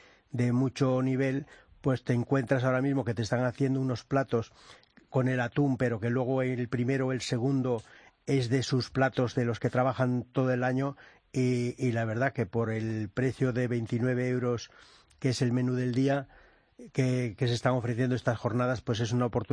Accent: Madrid, Community of Madrid, Spain; yo soy de Cruz Blanca, Vallecas

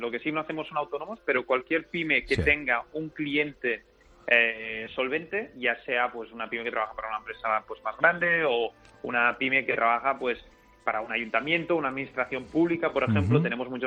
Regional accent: Spain; Yo soy el único español

